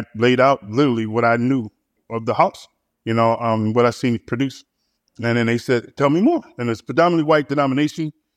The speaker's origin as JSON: {"language": "English", "town": "Detroit", "region": "Michigan", "country": "United States", "tie": "born or raised there", "also_born_or_lived": "Grand Rapids", "said": "I always say I was born in Grand Rapids, became a man in Detroit, and then culturally raised by a Catholic from Chicago."}